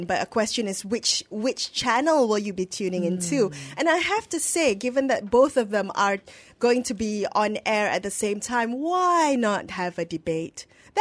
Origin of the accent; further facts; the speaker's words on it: Penang, Malaysia; Actually, we're all from Penang in the studio today.